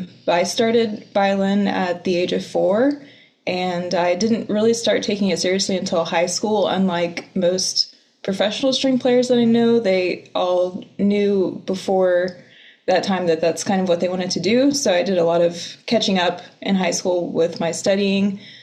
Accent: Texas, United States; Well, I'm from Texas. That's where I met Mary. We worked at Starbucks together.

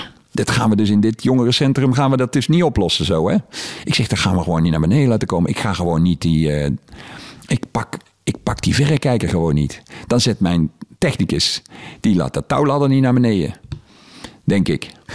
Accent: Heeswijk, North Brabant, Netherlands; Vooral hier uit de buurt, want ik kom hier uit Heeswijk.

